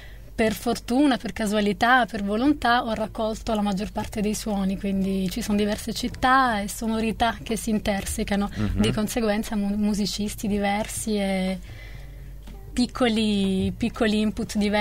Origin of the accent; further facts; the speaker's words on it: Naples, Campania, Italy; io sono napoletana